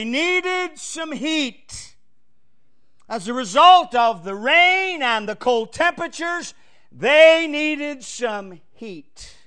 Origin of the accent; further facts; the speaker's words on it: Northern Ireland, United Kingdom; I was raised in Northern Ireland, as I said, and growing up, we didn't have central heating.